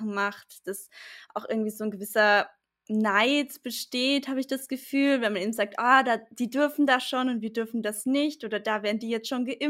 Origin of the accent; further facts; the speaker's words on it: Austria; now in Munich, Germany; also ich komme ja aus Österreich und studiere aber eben in München.